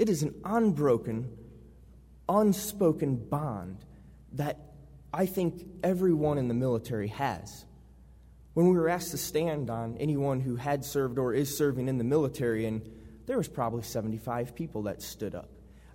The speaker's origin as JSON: {"language": "English", "region": "Iowa", "country": "United States", "first_language": "English", "said": "I'm from Iowa. I don't know any other language."}